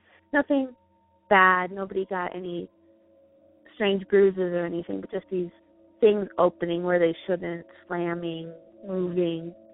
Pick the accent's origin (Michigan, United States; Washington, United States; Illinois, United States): Michigan, United States; now in Idaho, United States; I live in Idaho. I'm originally from Michigan, and that's where this story actually takes place.